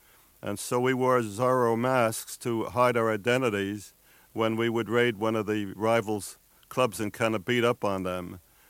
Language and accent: English; New York City, New York, United States; born or raised there